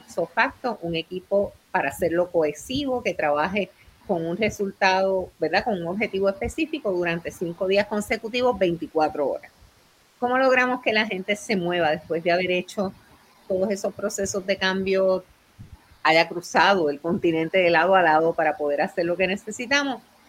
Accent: Puerto Rico; yo, que soy la hija de la Isla del Encanto

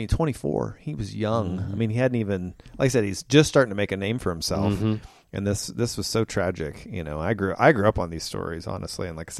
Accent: Kokomo, Indiana, United States; which I'm from Kokomo, so that's not very far.

